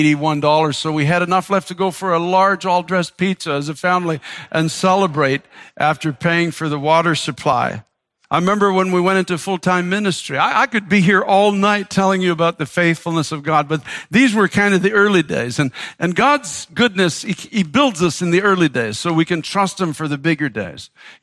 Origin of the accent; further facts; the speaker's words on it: Canada; I'm a Canadian, so I got a pair of skates that I've always wanted